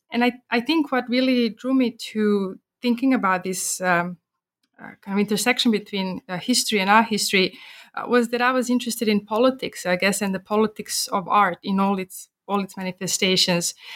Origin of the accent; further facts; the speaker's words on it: Belgrade, Serbia; I grew up in Belgrade during the 1990s, a fairly turbulent period in Yugoslav and then Serbian history.